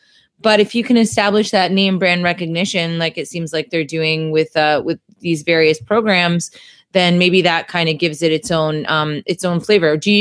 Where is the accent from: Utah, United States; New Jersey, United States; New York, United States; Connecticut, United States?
New Jersey, United States; I grew up in New Jersey, and so we don't have a lot of homeschoolers that I know of necessarily.